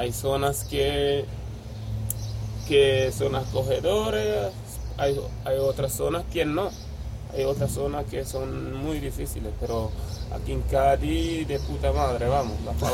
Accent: Senegal; now in Spain; Y soy de Senegal, fíjate que no hay ningún problema.

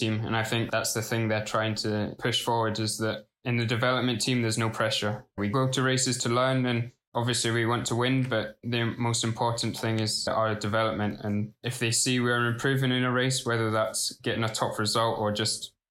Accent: Kelso, Scotland, United Kingdom; And then going through Kelso, my hometown, there were so many people out.

